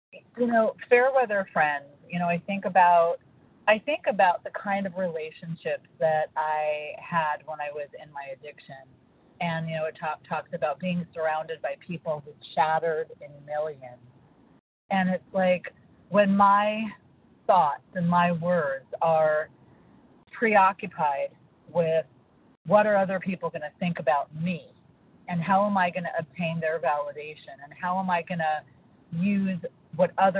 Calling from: California, United States; I'm calling from California.

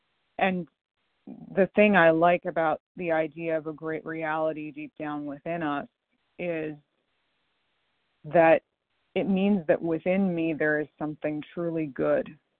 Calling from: New York, United States; I'm calling from New York.

